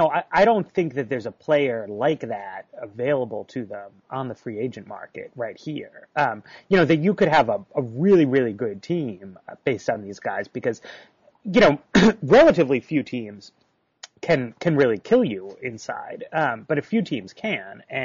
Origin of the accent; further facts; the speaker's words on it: United States; it's interesting just as an American basketball fan to visit a country where basketball is actually the most popular sport.